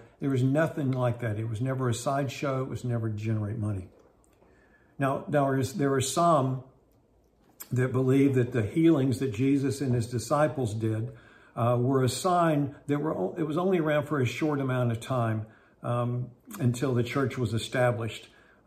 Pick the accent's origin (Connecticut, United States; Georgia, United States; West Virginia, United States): West Virginia, United States; When I was growing up in West Virginia, there was a time in my life where I developed very serious allergies.